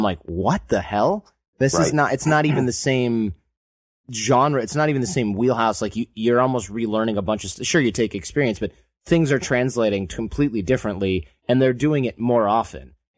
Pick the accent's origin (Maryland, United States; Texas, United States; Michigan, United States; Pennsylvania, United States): Michigan, United States; Or if you grew up where I grew up in Michigan, or if you're from Los Angeles, you say, I can't even, right?